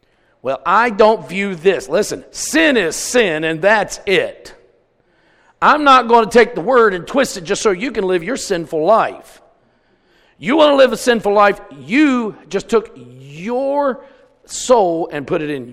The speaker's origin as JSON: {"language": "English", "town": "Cleveland", "region": "Ohio", "country": "United States", "also_born_or_lived": "West Virginia", "said": "And then beyond that, I came from Cleveland. So I didn't have a whole lot of good association. Before that, I came from the hills of West Virginia."}